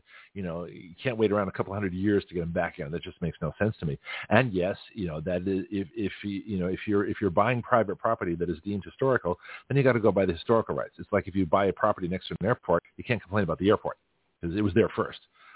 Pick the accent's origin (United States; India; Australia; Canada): Canada; born there; I used to know when I was Canadian, you know, up in Canada, you know, I'm still Canadian by birth, but it's interesting.